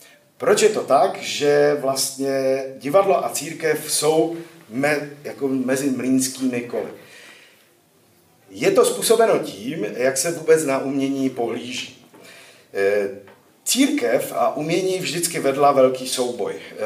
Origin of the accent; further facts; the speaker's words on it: Silesia, Czechia; pocházím ze Slezska.